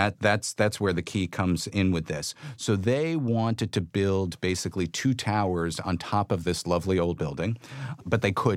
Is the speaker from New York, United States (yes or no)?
yes; New York City, New York, United States; I grew up in the Bronx, but I've been working in the Village and on the west side of Manhattan since for over 20 years.